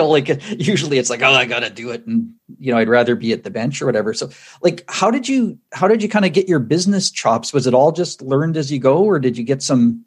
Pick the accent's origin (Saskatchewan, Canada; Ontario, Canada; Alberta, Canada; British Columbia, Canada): Saskatchewan, Canada; Well, and I love the story, like growing up in Saskatchewan, when we opened up our place